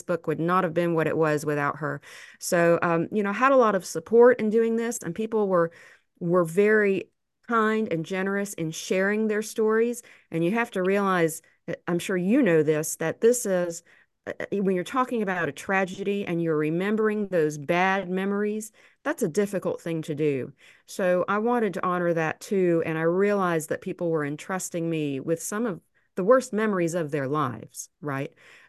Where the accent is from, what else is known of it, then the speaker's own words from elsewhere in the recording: Waverly, Tennessee, United States; because, you know, as you said, I'm from Waverly. I knew about this disaster.